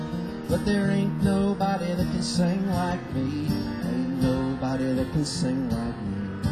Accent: Texas, United States; also born or lived in Oklahoma; I grew up in Texas and Oklahoma, and I know a bunch

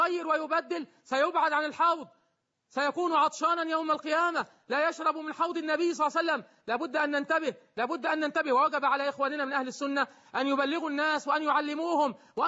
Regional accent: Egypt; وكل هذه الجبال عندنا في مصر

